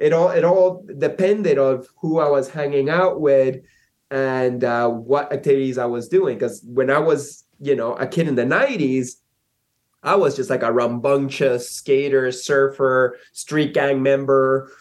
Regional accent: Peru; yeah, Peru's actually pretty fucked up country.

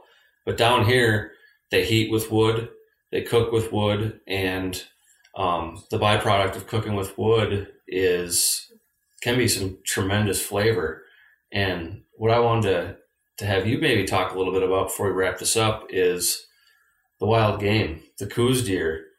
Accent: United States; I mean, I feel like as an American, a lot of times folks generalize Mexico as if it's like a city, you know?

